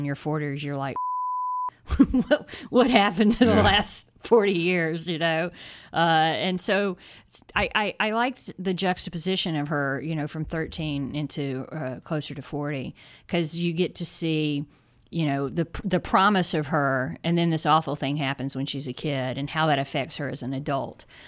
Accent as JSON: {"language": "English", "region": "the South", "country": "United States", "said": "because we're both from the South. I mean, he's Mississippi, so that's kind of a different kind of South."}